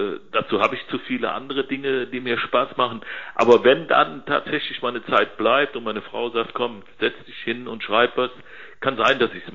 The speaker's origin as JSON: {"language": "German", "town": "Cologne", "region": "North Rhine-Westphalia", "country": "Germany", "said": "Ich bin Kölner und war ein Riesenfan"}